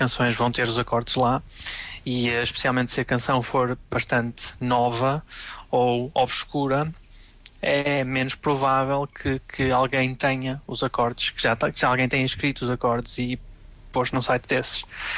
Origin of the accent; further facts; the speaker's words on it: Vila Nova de Gaia, Porto, Portugal; moved away as an adult; Sou natural de Vila Nova de Gaia, tirei o meu curso superior em Engenharia de Informática na Universidade do Minho e pronto, depois comecei a viajar pelo mundo fora.